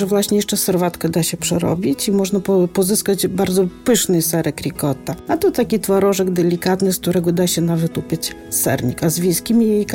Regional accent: Lithuania; now in Poland; I właśnie korzystając z przepisów z Litwy, skąd pochodzę, właśnie tam jest popularny ser bardzo pieczony.

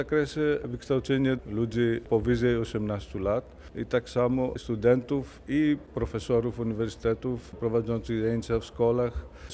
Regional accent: Greece; pochodzę z Grecji.

